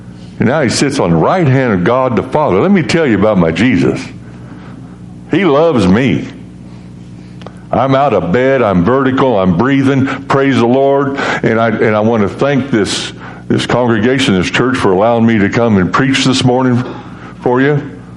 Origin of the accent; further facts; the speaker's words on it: Toledo, Illinois, United States; I'm from Toledo, Illinois.